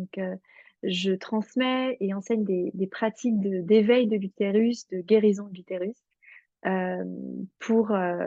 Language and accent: French; Provence-Alpes-Côte d'Azur, France; now in Portugal; j'ai 39 ans, je vis au Portugal, je suis française, toutes mes lignées paternelles viennent de Franche-Comté, mais j'ai grandi sur la Côte d'Azur, dans le Var.